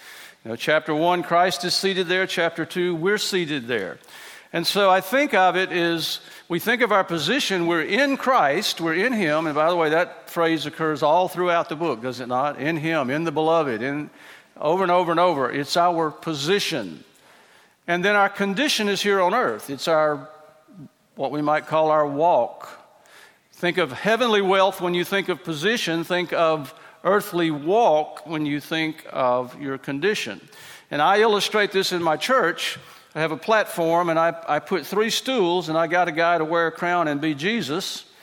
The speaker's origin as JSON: {"language": "English", "region": "Mississippi", "country": "United States", "said": "I try to boil it down real simple because I'm from Mississippi."}